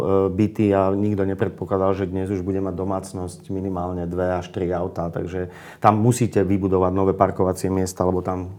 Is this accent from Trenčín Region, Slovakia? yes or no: yes; Trenčín, Trenčín Region, Slovakia; ako občan Trenčína, ktorý chce zostať žiť v tomto mojom rodnom meste